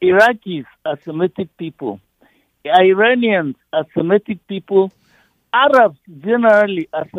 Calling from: Maryland, United States; I'm calling from PG, Iraita, from PG County, Maryland.

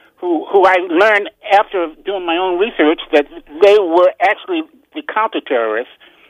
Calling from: Upper Marlboro, Maryland, United States; from Upper Marlboro, Maryland.

